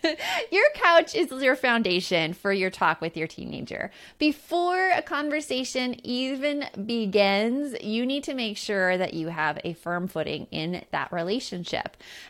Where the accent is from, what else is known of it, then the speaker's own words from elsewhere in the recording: Tucson, Arizona, United States; For me, growing up in Tucson, Arizona, ours was Channel 9.